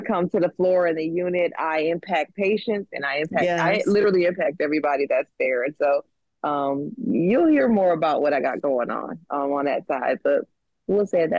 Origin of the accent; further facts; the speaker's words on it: Michigan, United States; now in Chicago, United States; Now I am closer to home because I'm from Michigan. But essentially, I am still here in Chicago by myself